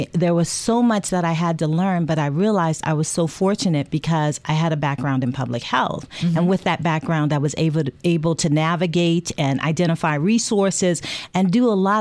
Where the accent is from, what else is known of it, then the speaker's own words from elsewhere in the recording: New Orleans, Louisiana, United States; you got to know that I am from New Orleans, born and raised. And so I know the real deal gumbo.